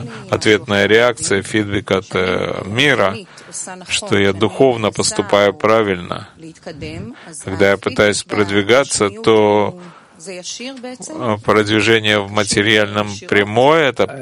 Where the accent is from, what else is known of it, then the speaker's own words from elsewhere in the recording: Jerusalem, Jerusalem District, Israel; я из Иерусалима